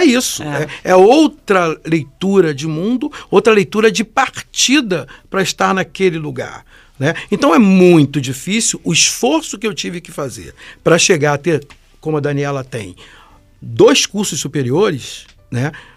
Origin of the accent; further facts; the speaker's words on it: Caxias, Brazil; Eu sou um homem negro, eu nasci em Caxias, vivo em Caxias até hoje